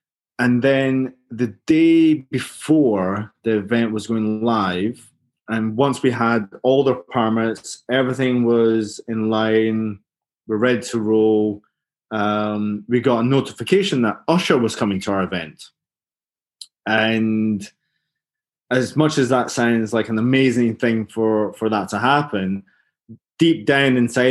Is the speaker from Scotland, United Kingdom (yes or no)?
yes; Glasgow, Scotland, United Kingdom; accent: Glaswegian; So I put on my thickest Glaswegian accent and entertained for the next 20 minutes.